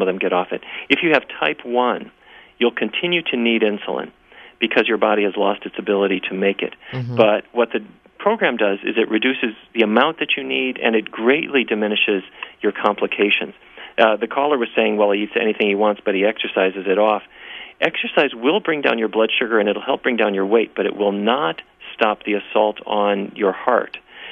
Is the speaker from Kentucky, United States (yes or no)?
no; Fargo, North Dakota, United States; personally, I grew up in Fargo, North Dakota, so I ate roast beef, baked potatoes, and corn every day of my life.